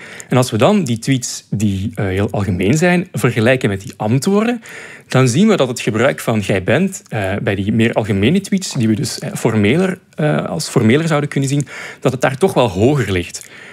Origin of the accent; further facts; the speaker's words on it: Flemish Brabant, Belgium; Ik ben zelf van Vlaams-Brabant. En dat is echt deel van mijn identiteit.